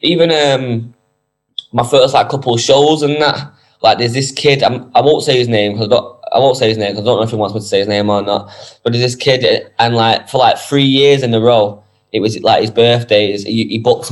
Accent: Moston, North West England, United Kingdom; Yeah, I'm from I'm from Moston, New Moston. I grew up while I was born in Moston.

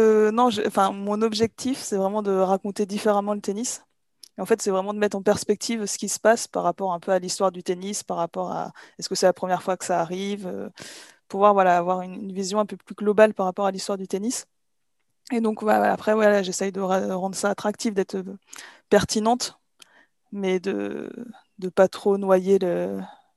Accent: Normandy, France; Oui, je suis normande, oui.

